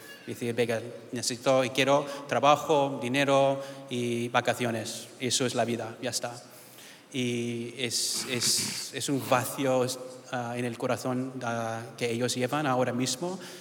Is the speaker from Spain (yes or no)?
no; United States; Spanish is a second language; Soy puertorriqueño 100%, pero crecí en los Estados Unidos toda mi vida y tercera generación, pues mal puertorriqueño, lo siento, con la cultura, alcapurrias y venga, todo esto, pero sin el idioma, creciendo aquí.